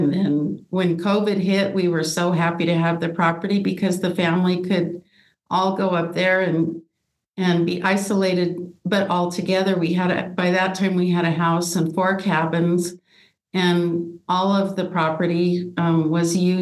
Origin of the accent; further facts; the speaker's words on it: New Mexico, United States; also born or lived in Iowa; We moved here from Iowa in 1957. I was a small child at that time. So all of my memories are of northern New Mexico.